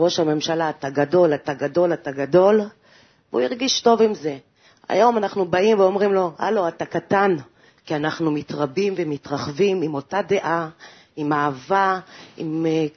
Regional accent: Ashdod, Southern District, Israel; ערב טוב, אני מאשדוד, אוהבת אתכם אשדוד.

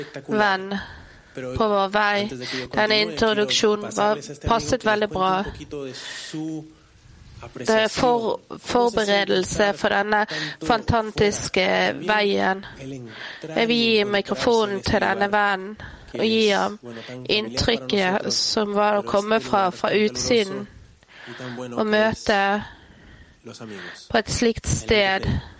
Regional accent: Uruguay; fra Uruguay.

